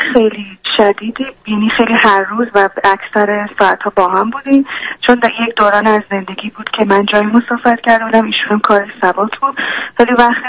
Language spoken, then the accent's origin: Persian; Iran; moved away; وقتی که من از ایران خارج شدم و اومدم تو اون کشور